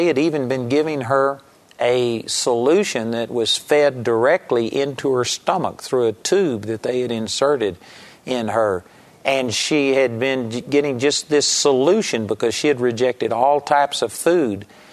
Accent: Texas, United States; accent: Texas; the in-laws just couldn't put up with my Texas accent

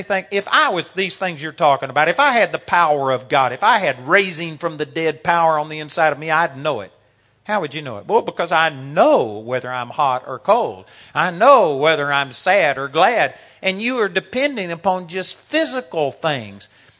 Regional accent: Texas, United States; accent: Texas; you may not like my Texas accent and you may have a prejudice against Americans.

